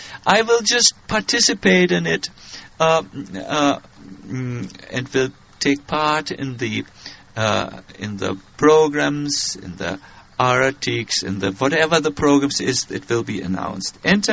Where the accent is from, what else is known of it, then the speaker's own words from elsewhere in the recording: Germany; English is a second language; I come from Germany.